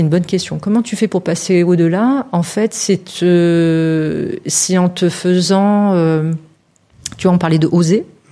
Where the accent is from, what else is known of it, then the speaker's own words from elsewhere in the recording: Martigues, Provence-Alpes-Côte d'Azur, France; born there; moi je suis née ici à Martigues, j'ai été naturalisée au moment où je suis rentrée à l'école primaire.